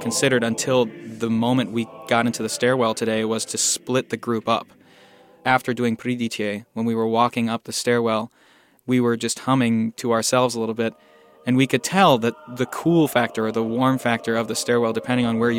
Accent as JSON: {"language": "English", "region": "Florida", "country": "United States", "tie": "born or raised there", "lives_now": "Minnesota, United States", "said": "I'm certainly not a Minnesota native. I grew up in Central Florida. I moved all over the country. Never thought I would be in the Midwest."}